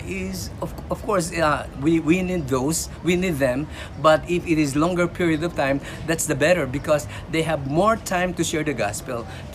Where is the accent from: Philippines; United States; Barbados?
Philippines; moved away as an adult; now in Thailand; from the Philippines. We came over here since 1992 doing church planting because that's the need here in Thailand.